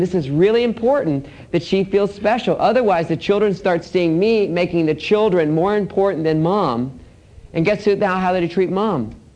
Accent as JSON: {"language": "English", "region": "Texas", "country": "United States", "said": "And I'm from Texas, so that was very endearing to me."}